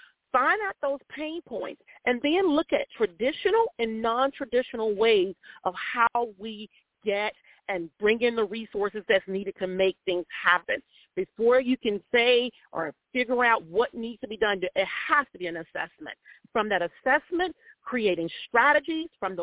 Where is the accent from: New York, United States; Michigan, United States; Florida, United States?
Florida, United States; West Palm Beach; born there; Well, I was born here. I was born in West Palm Beach, Florida, right at Good Samaritan Hospital.